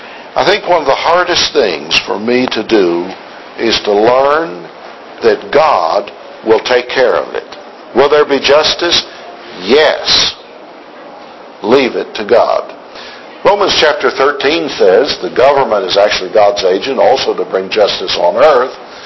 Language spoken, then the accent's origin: English; Germany; When I was growing up in Germany, I always wished I'd had an older brother